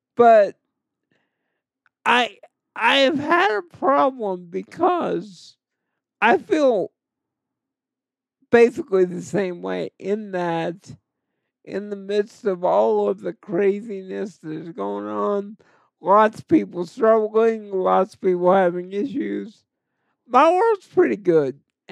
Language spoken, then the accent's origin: English; the South, United States; For both of us, because we're both from the South.